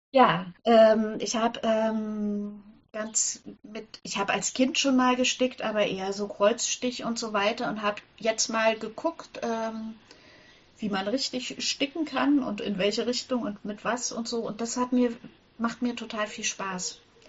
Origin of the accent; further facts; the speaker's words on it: Thuringia, Germany; Ich glaube, ich komme aus Thüringen, ich bin da aufgewachsen und ich kann mich noch an die Spinnstuben auf den Dörfern erinnern